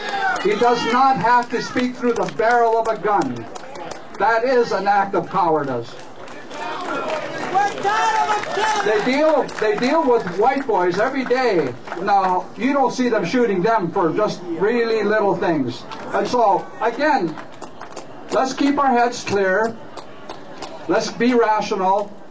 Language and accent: English; India; We can be different. I love being an Indian.